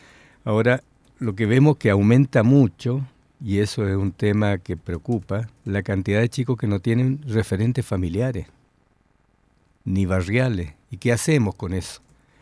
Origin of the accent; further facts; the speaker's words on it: Chile; also born or lived in Comodoro Rivadavia; now in Argentina; Soy chileno, naturalizado argentino.